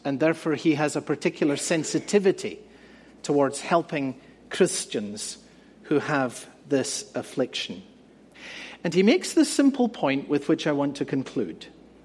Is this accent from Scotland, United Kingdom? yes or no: yes; Scotland, United Kingdom; he's from my home country of Scotland